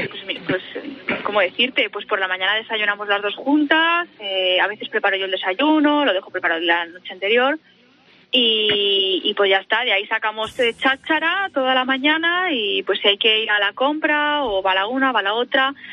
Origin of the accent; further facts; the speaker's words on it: Guadalajara, Castilla-La Mancha, Spain; Yo soy de Guadalajara. Y evidentemente la universidad está en Madrid. El transporte público me queda 2 horas, 2 horas y media.